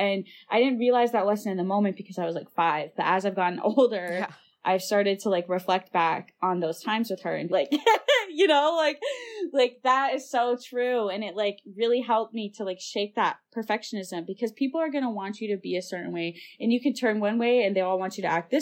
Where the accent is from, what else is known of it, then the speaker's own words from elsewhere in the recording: Michigan, United States; I'm from the Upper Peninsula, and I moved for the first time across the bridge.